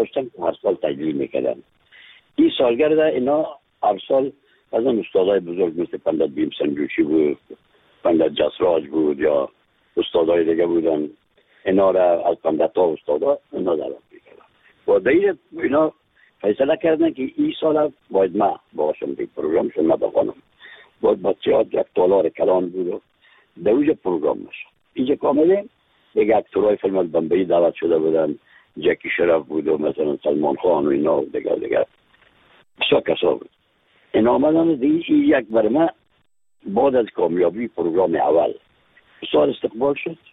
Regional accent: Afghanistan; از افغانستان هستم

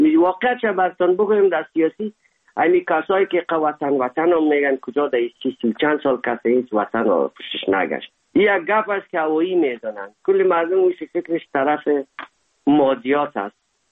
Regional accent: Afghanistan; now in Germany; زمانی که ما از افغانستان آمدیم

